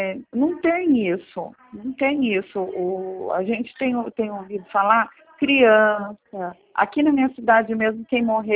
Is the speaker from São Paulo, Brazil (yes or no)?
yes; São Paulo, Brazil; Eu sou do Vale do Paraíba